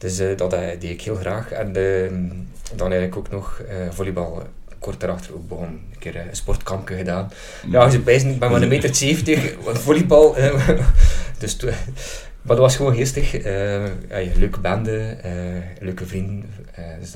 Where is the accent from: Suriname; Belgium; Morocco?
Belgium; Kaprijke, East Flanders; In het rustige Kaprijke, in het Meetjesland hier.